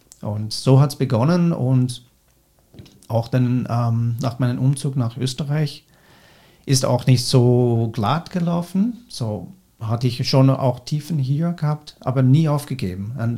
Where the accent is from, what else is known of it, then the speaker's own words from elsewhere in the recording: United States; German is a second language; Ich habe keine Möglichkeiten gehabt in Amerika, wo ich herkomme.